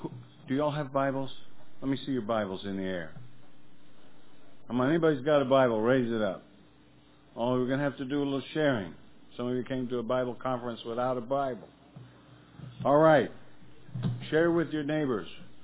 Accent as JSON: {"language": "English", "region": "North Dakota", "country": "United States", "said": "We're here from North Dakota, and the ground freezes to a depth of 6 feet there. So we're glad to be here in sunny New York."}